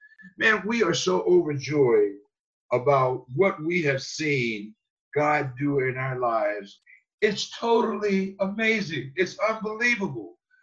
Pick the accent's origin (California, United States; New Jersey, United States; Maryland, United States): Maryland, United States; Cordtown; I'm from Cordtown, Maryland, which is about 4 miles outside of Cambridge, Maryland.